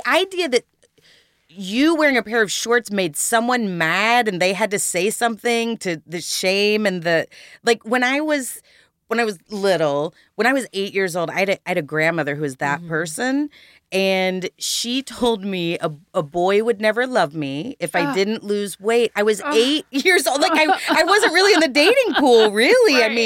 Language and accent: English; Texas, United States; Well, I'm from Texas.